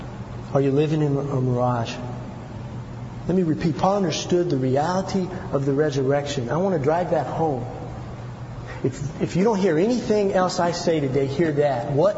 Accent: the South, United States; I grew up in the South. And I grew up in a good family.

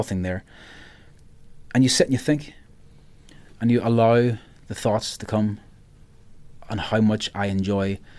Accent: Ireland; accent: Irish; growing up in Ireland, and I kind of joke the only thing I have that's Irish is the accent and the humour

